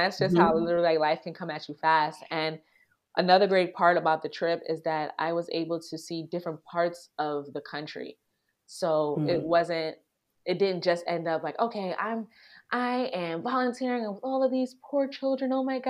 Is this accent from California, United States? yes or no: no; New York, United States; I'm from New York. So we don't trust people.